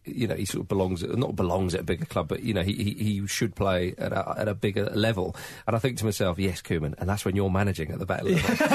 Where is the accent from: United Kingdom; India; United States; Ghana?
United Kingdom; England; We're English, we don't like that.